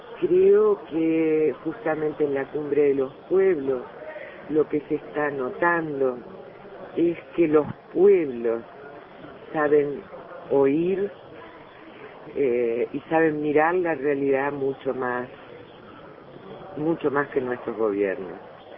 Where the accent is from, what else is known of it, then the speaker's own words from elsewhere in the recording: Uruguay; Ahora voy a hablar como uruguaya.